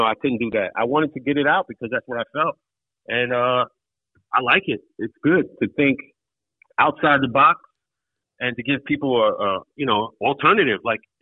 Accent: United States; when you win, as an American, we want you to do what's best.

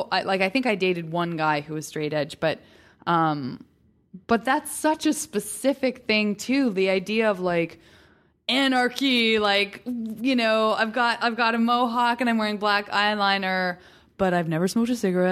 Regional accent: Idaho, United States; Like, listen, I'm from Idaho

